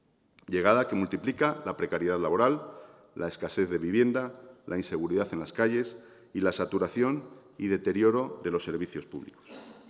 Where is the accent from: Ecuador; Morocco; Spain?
Spain; León, Castile and León; born there; also born or lived in Mexico; Nací en León, por empeño de mi madre. Ella y mi padre llevaban años instalados en México, a donde habían viajado en busca de oportunidades que aquí no encontraban. A los 2 meses me instalé en aquel país con ellos y con mi hermano. Regresamos todos cuando yo tenía 9 años.